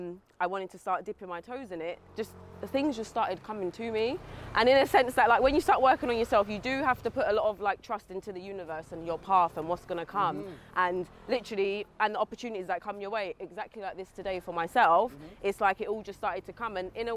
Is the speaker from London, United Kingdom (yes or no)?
yes; London, United Kingdom; Family here, yep.